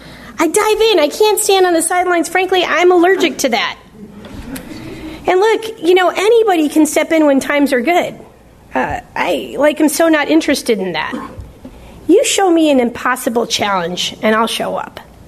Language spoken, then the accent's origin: English; Chicago, Illinois, United States; I just want to say I was born in Chicago. I love this city. I love my state. The neighborhood I grew up in, it was a tough neighborhood.